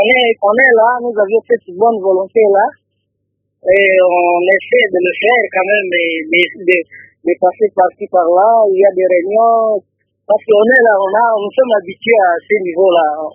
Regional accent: DR Congo; Moi qui vous parle, je ne suis même pas originaire de l'Ituri. Moi je suis Boudou, je viens de l'Otoule, mais je ne suis pas que congolais.

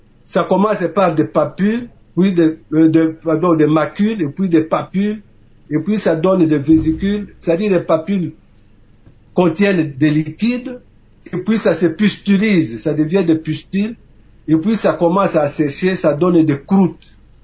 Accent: DR Congo; chez nous en République démocratique du Congo.

